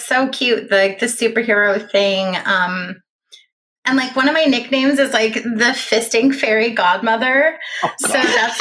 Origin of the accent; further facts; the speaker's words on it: Olympia, Washington, United States; I was logging onto the message boards from my hometown, Olympia, Washington